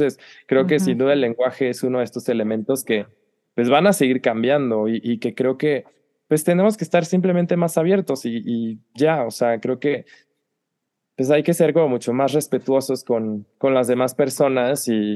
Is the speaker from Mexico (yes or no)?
yes; Mexico; somos mexicanos, o sea, el español llegó a América